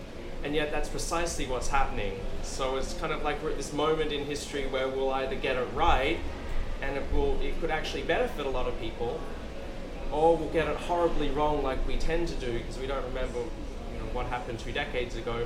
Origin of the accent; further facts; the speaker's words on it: Australia; I know in this country, I'm from Australia